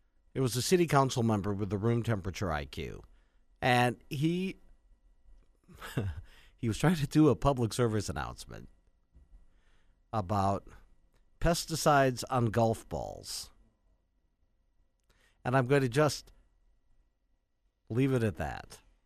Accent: Coleman, Wisconsin, United States; Merrill, Howard's Grove, Michicot, even Coleman, my hometown.

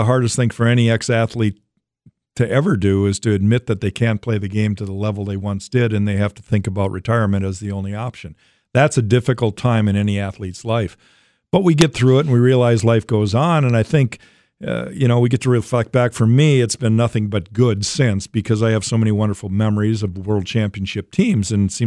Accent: Minnesota, United States; Yeah, I was. I grew up in the Twin Cities. My family is very strict Mormons.

